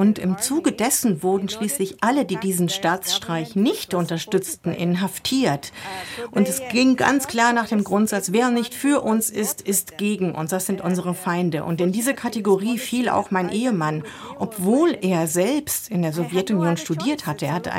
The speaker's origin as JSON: {"language": "German", "region": "Helmand", "country": "Afghanistan", "tie": "born or raised there", "said": "Ich bin in Helmand zur Schule gegangen, einem sehr konservativen Teil des Landes."}